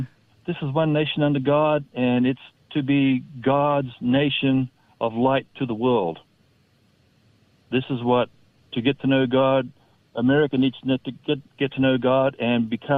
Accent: Australia; I'm going to go back to my home country of Australia.

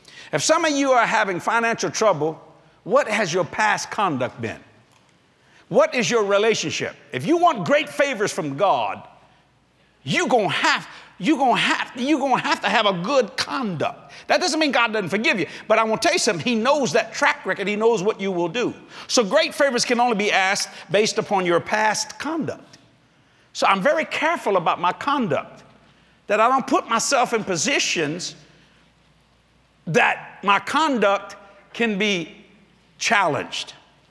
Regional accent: Louisiana, United States; and then I'm a Cajun, which means you're not educated.

